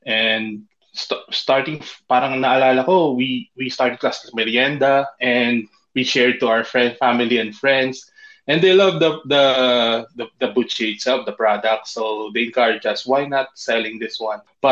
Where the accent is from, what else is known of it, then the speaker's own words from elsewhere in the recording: Cavite, Calabarzon, Philippines; We've been here for almost 12 years na, way back 2014. And we grew up sa Cavite din as well.